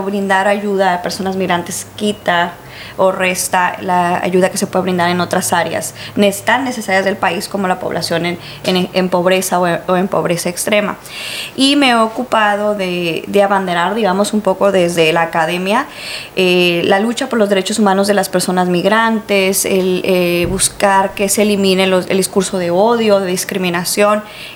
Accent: Tijuana, Baja California, Mexico; La mayoría de la población no ha nacido aquí. Yo soy tijuanense, pero la mayoría de mis amigos, conocidos, colegas no lo son.

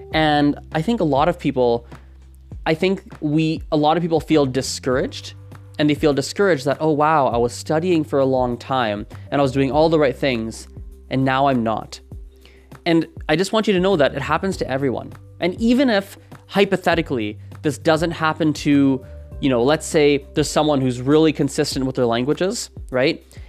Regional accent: Canada; first language Gujarati; English is a second language; And it's a language I grew up speaking. However, seeing as I grew up in Canada, there was a lot of stuff with Gujarati I didn't actually learn. So I couldn't read and write for the longest time.

